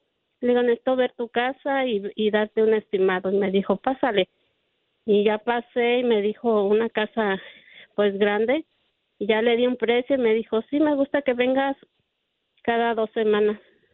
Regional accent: Puebla, Mexico; Vengo del estado de Puebla.

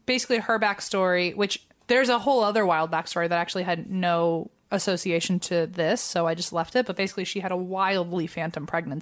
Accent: Virginia, United States; Like, look, I know we're both from Virginia

